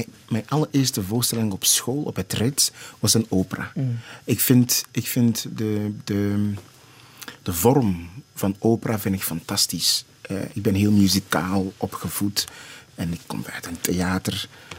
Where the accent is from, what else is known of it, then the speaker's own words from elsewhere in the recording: Ghana; now in Netherlands; Ik ben een Ghanese, ik ben een Afrikaan, ik ben een andere achtergrond. Maar ik woon in een Westerse samenleving